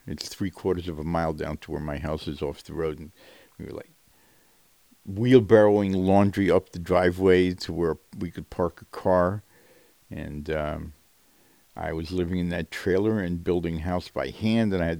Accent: New York City, New York, United States; I grew up in New York City. And while it's wonderful in New York City, I couldn't live there anymore.

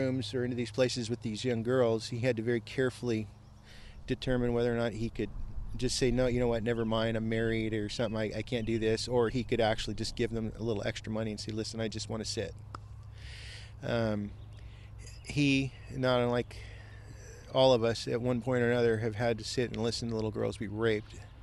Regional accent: Scotland, United Kingdom; And I tend to seek out shade just because I'm terminally Scottish.

